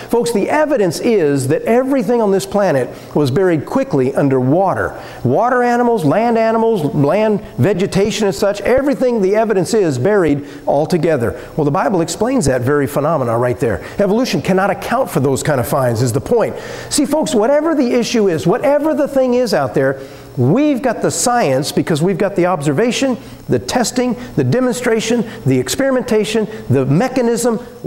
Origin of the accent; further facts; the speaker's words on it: Texas, United States; But anyway, actually, we're from Texas.